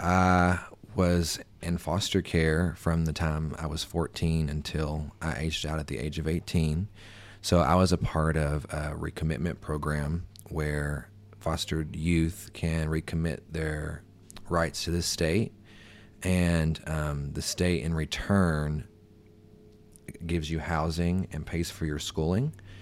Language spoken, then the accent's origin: English; Glasgow, Kentucky, United States; now in Louisville, United States; I live in Louisville, Kentucky. I've been a resident here since 2014. I moved here from Glasgow, Kentucky, where I was born and raised.